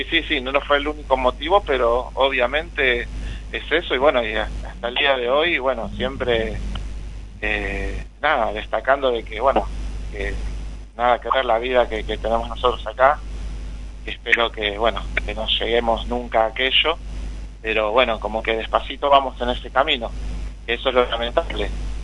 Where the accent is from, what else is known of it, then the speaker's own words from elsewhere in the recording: Lomas de Zamora, Buenos Aires Province, Argentina; now in Chascomús, Argentina; yo estoy acá en Chascomús hace 10 años, que vine, yo soy de Lomas de Zamora.